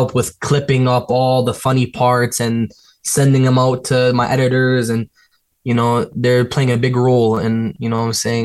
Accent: Toronto, Ontario, Canada; born there; I was born in Toronto.

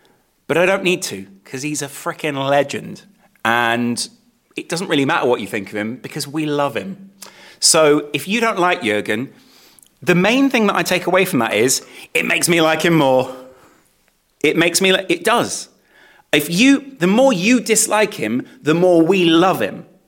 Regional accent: East Midlands, United Kingdom; I grew up in the East Midlands, a lovely part of the world.

